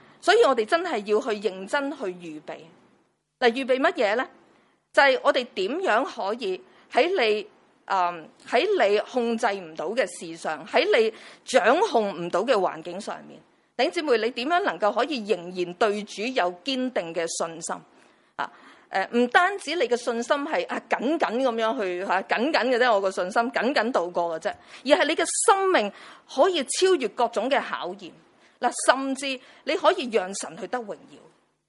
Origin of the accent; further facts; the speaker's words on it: Hong Kong; 其實特別對我哋香港人嚟講呢